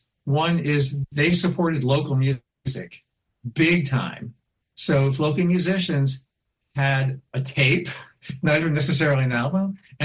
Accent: New Jersey, United States; I said, "Well, yes, I grew up in New Jersey.

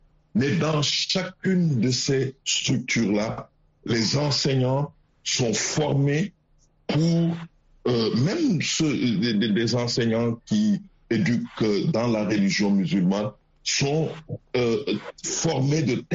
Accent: Senegal; en tant que Sénégalais, ça me réconforte dans l'idée que les règles que nos devanciers ont posées sont des règles solides

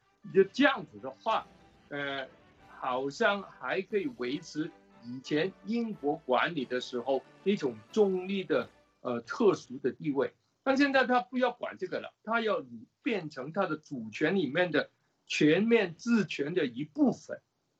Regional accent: Guangdong, China; 就变成我们广东人说的那种糖水滚糖鱼

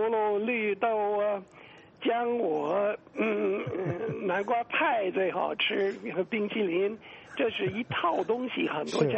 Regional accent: United States; 我可以作为美国人

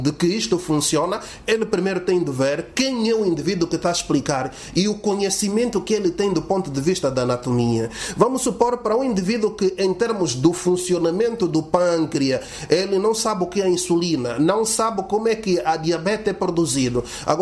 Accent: Angola; nascemos em Angola e as nossas doenças também são diferentes.

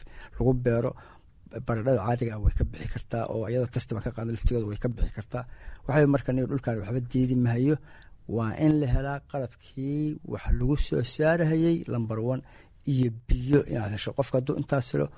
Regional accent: Golol, Mudug, Somalia; born there; anigu horta mudug baan ku dhashay. qaasatan waxaan ku dhashay meel la yiraahdo Golol afbar waa qotoolada la yiraahdo ayaan ku dhashay

